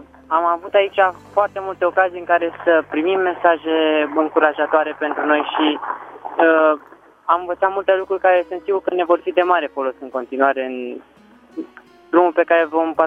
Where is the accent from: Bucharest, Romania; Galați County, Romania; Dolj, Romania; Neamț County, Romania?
Dolj, Romania; Craiova; Sunt din Craiova.